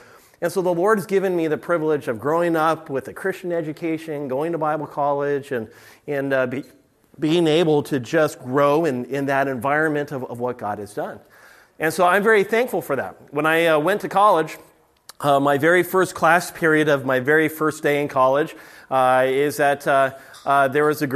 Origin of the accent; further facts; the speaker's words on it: California, United States; I grew up out in the middle of nowhere in the Mojave Desert.